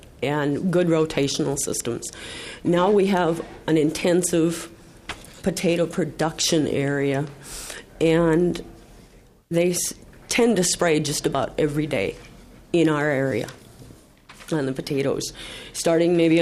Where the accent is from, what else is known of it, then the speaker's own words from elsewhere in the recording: Staples, Minnesota, United States; I come from Staples.